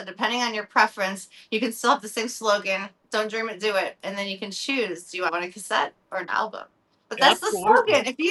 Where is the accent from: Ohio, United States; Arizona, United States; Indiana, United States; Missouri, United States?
Missouri, United States; St. Louis; now in Los Angeles, United States; Yeah, so I grew up in St. Louis, Missouri, and I basically always knew I wanted to live in LA.